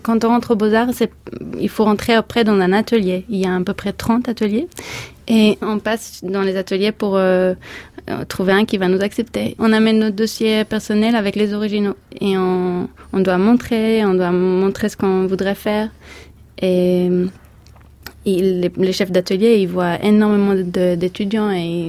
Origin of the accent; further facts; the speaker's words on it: Israel; moved away as an adult; now in Paris, France; je suis née en Israël. J'ai vécu toute ma vie en Israël. Je suis venue à Paris pour les Beaux-Arts en 2011.